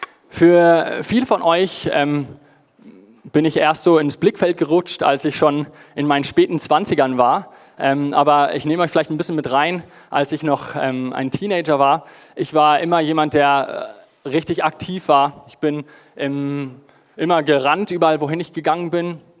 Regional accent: Johannesburg, Gauteng, South Africa; in Johannesburg, wo ich aufgewachsen bin, haben wir auf einem richtig großen Kirchengrundstück gewohnt. Fast 2 Hektar groß.

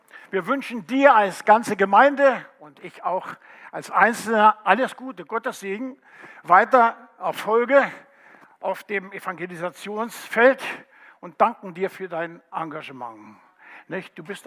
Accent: Berlin, Germany; now in Marktoberdorf, Germany; Wie ihr sicher merkt, bin ich kein Allgäuer. Ich kann nicht Allgäuer sprechen. Ich bin ein Berliner.

